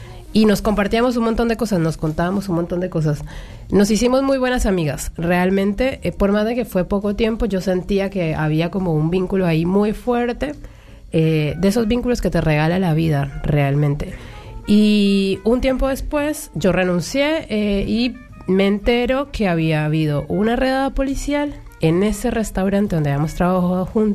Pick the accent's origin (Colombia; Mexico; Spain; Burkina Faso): Colombia; moved away as an adult; now in Buenos Aires, Argentina; Yo soy colombiana, en el 2007 vine a vivir acá a Buenos Aires